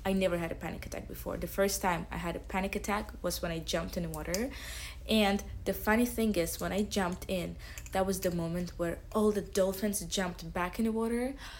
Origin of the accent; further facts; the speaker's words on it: Baku, Azerbaijan; I am from Baku, Azerbaijan, and I speak 5 languages: Russian, English, Azeri, Turkish, and French.